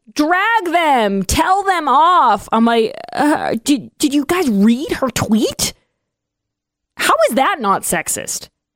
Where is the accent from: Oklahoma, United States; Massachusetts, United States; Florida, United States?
Massachusetts, United States; We're not from New York. We're all from Massachusetts.